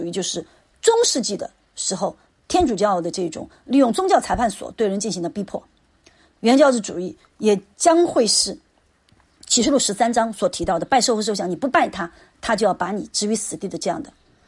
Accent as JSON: {"language": "Chinese", "country": "China", "said": "所以就像我们中国人说的分久必合，合久必分，也是同样一个道理啊。"}